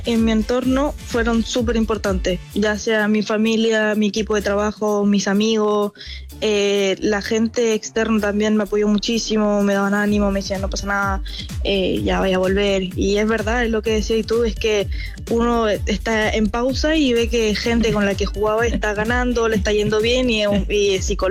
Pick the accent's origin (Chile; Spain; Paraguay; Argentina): Chile; que sea en Chile me llena el corazón. O sea, yo tenía muchas ganas de jugar en mi país